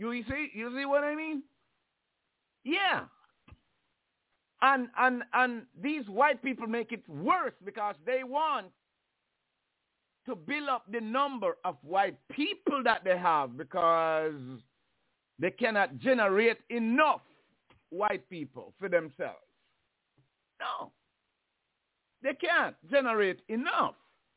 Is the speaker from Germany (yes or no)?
no; Jamaica; And I grew up in Jamaica around my own kind of people, right?